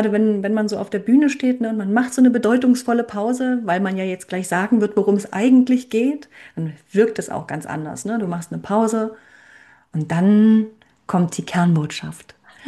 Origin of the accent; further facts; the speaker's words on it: Saxony, Germany; Ich bin aus Sachsen, ne?